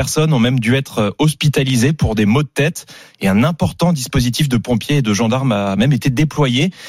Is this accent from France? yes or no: yes; Grand Est, France; Comme on dit chez moi en Alsace